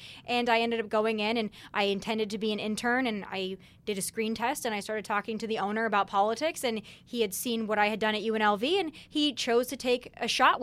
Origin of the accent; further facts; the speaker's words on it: Midwest, United States; Like I said, I grew up in the Midwest. I grew up with two very hardworking parents who worked very hard for everything that they have.